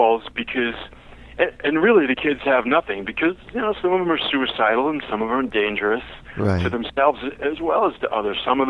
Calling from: New York, United States; No, actually, Long Island.

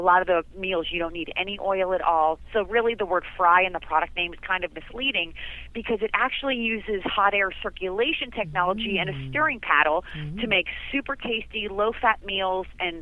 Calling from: San Diego, California, United States; I am in sunny San Diego.

